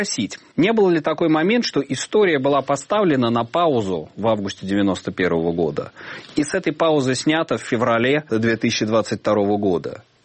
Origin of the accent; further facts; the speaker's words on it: Moscow, Russia; как москвич тоже